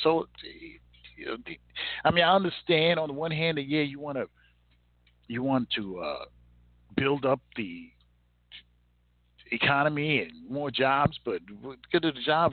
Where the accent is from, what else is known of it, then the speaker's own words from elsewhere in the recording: United States; And I'm an American, so he is my president.